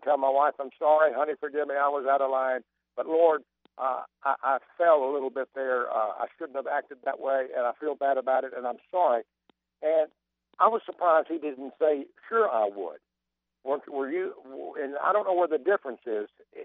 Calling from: Plano, Texas, United States; I'm in Plano.

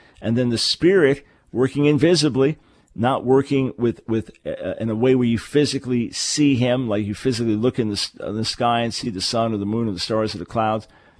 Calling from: Pakistan; from Pakistan, currently studying in Germany.

